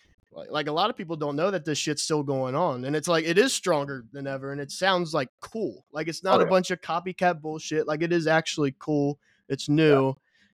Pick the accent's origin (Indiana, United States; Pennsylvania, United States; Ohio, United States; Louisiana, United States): Ohio, United States; Cincinnati; Like I'm from Cincinnati, and like, we don't have really any music scene here